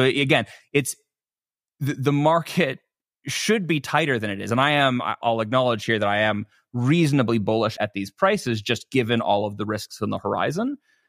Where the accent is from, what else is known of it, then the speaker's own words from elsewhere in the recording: Toronto, Ontario, Canada; I'm Canadian up in Toronto.